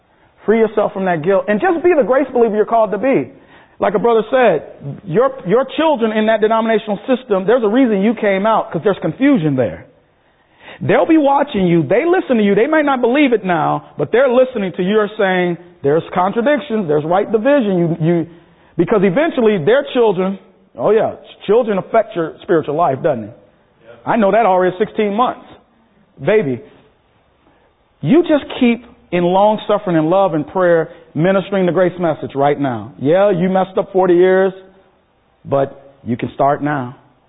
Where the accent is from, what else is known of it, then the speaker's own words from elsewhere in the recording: Minnesota, United States; My wife and I come from Minnesota